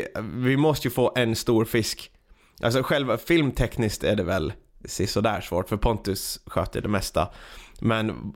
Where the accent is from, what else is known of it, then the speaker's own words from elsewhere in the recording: Åland, Finland; eftersom att jag är ju ålänning